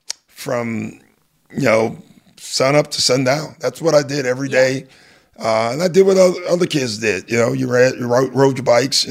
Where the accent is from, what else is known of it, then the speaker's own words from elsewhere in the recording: Chicago, Illinois, United States; You know, growing up in Chicago, you don't travel a lot.